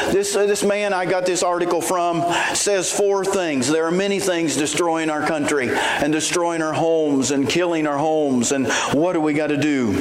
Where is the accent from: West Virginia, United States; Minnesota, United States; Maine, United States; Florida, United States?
West Virginia, United States; And growing up in West Virginia, we didn't worry about brands.